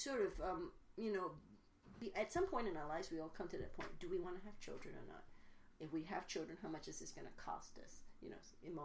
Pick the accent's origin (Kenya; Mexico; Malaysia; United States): Malaysia; So I grew up in Malaysia. My father was the 16th son. My grandfather had 18 sons.